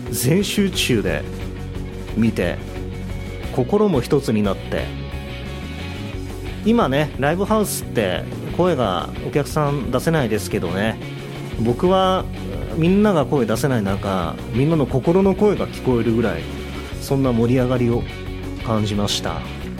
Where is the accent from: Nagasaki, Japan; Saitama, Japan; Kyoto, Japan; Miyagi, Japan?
Nagasaki, Japan; 僕が長崎出身なんで、この曲のタイトルにねすごく惹かれてしまうんですよね